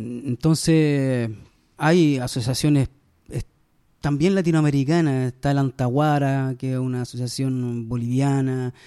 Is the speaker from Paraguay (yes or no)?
no; Valparaíso, Chile; Y más encima en el corazón de Valparaíso, mi tierra, si yo soy nacido y criado acá.